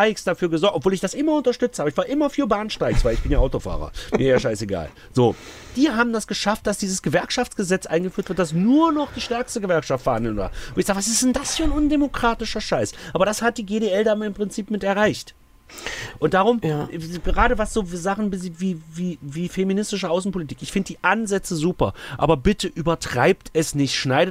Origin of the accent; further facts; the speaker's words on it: Saxony-Anhalt, Germany; Aber bei uns in Sachsen-Anhalt, Sachsen-Anhalt ist ja der Autobahn freieste Fleck in ganz Deutschland.